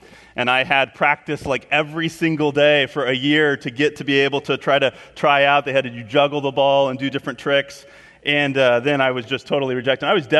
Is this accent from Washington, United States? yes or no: no; California, United States; I was originally from California, in case you wanted to know. And then ended up coming to Purdue.